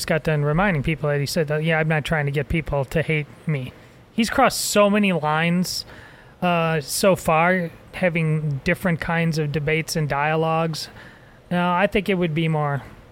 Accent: Madison, Wisconsin, United States; I grew up in Madison, Wisconsin. I went to the University of Wisconsin.

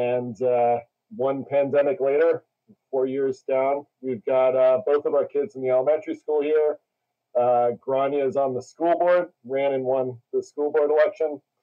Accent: New York City, New York, United States; now in Sag Harbor, United States; I grew up born and raised in New York City. Went to Bronx Science for high school. Shout out to Bronx Science.

